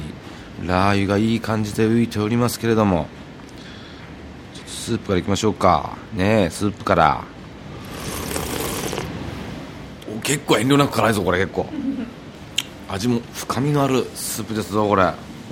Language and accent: Japanese; Nagaoka, Niigata, Japan; 地元長岡のパン屋さん